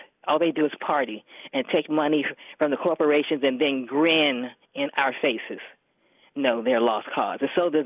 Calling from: Fort Washington, Maryland, United States; Okay, it's … from Fort Washington. Hello.

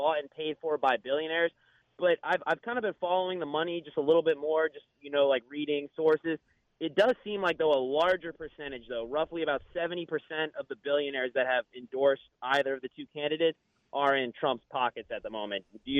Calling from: Crofton, Maryland, United States; calling from Maryland, Crofton.

